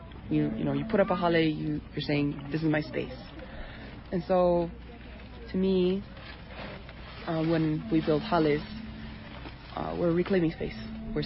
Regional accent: Hana, Hawaii, United States; I was born in the mainland. And my family is from Hana, Maui. And then I was raised in Hana, Maui.

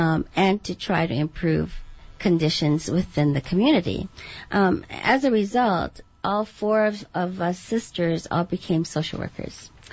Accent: Koloa, Hawaii, United States; I was born and raised on Kauai in Kaloa. My father moved from the Philippines to work for McBride Sugar Plantation in 1946.

